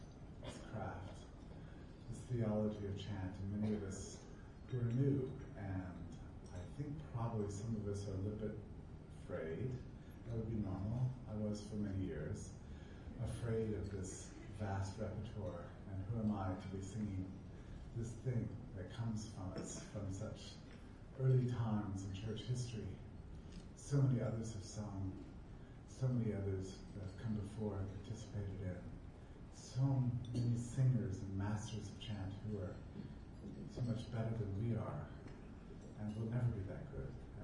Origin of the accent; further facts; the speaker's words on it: Auburn, Alabama, United States; even though I'm from Auburn, Alabama.